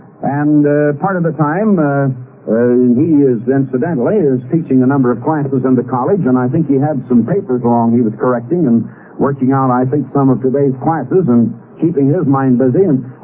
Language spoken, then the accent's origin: English; Iowa, United States; Now, I was born and raised in Iowa, and we'd go out and go bobsledding or skating in the winter